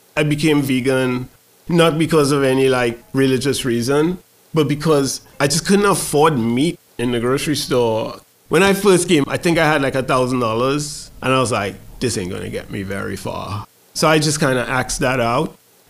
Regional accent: Trinidad & Tobago; moved away as an adult; now in United States; I'm from Trinidad, which is part of a twin island state. It's called Trinidad and Tobago. And I came to the United States, I was 24.

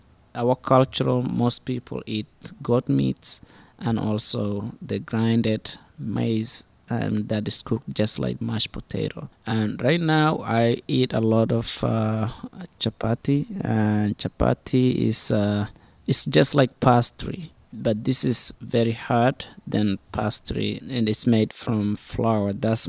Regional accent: Somalia; English is a second language; moved away as an adult; now in United States; born in Somalia. I was 21 years old when I came to the U.S. When I was a child in Somalia, it was beautiful. I was born in a village

